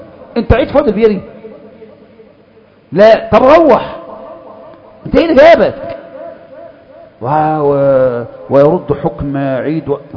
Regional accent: Egypt; ما احنا مصريين زي بعض.

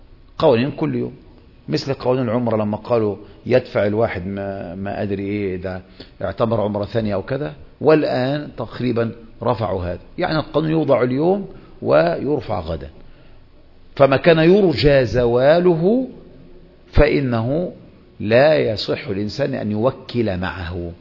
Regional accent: Egypt; وعندنا في مصر طبعا تلبس الثياب الأبيض

